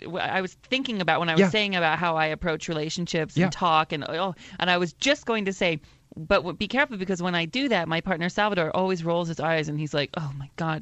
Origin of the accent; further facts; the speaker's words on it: Mount Vernon, Washington, United States; Because yeah, you know, I'm from Washington State.